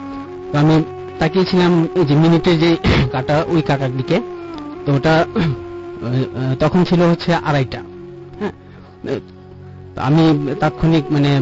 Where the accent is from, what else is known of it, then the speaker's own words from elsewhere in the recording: Kamalapur, Dhaka Division, Bangladesh; আমি এসেছি কমলাপুর থেকে।